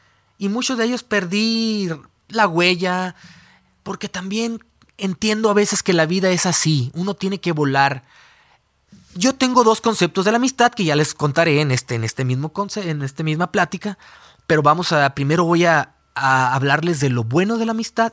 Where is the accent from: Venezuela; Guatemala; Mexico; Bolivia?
Mexico; moved away; Porque todos mis amigos que yo recuerdo de mi vida, los dejé en mi tierra, en México. No he dejado de extrañar cada día mi tierra, ¿no? Mis raíces, mis amistades.